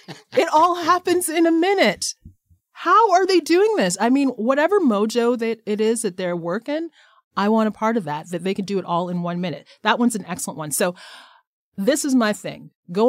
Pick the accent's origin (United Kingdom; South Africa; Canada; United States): Canada; I guess I am Canadian because I am outraged.